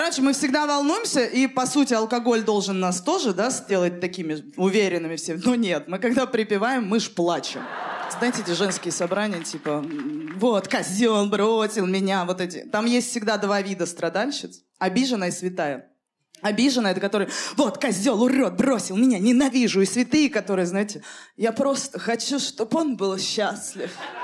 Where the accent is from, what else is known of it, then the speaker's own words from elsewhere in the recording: Nizhny Novgorod, Nizhny Novgorod Oblast, Russia; Я ездила в Нижний Новгород, я из Нижнего Новгорода.